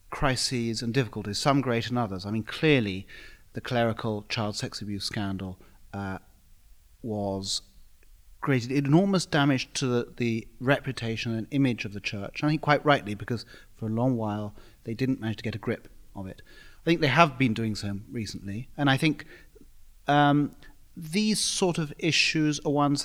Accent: United Kingdom; And as all British ambassadors at the moment, I'm keen to support British exports.

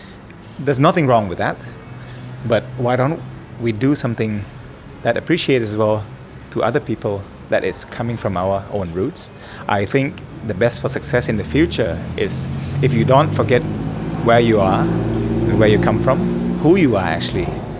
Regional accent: Thailand; From a cab driver in Singapore, when they know I'm from Thailand, I get a better care.

